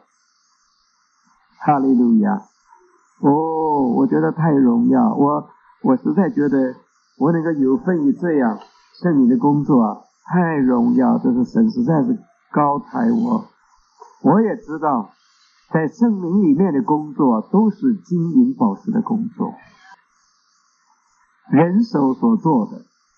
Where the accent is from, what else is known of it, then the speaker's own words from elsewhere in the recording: China; 特别我们中国人说好，那个江山易改呀，本性难移呀。